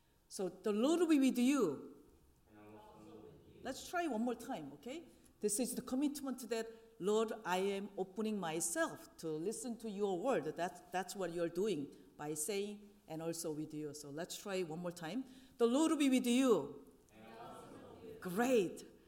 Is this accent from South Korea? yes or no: yes; South Korea; moved away as an adult; now in United States; I was born and raised in South Korea, just like your pastor, Pastor Paul, until I started my U.S. journey in my mid-20s as a US-2 missionary